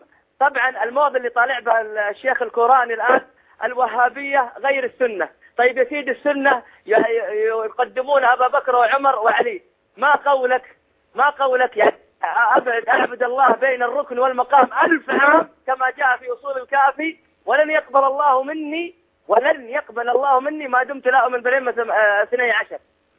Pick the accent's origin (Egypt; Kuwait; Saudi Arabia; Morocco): Saudi Arabia; أنا من المملكة العربية السعودية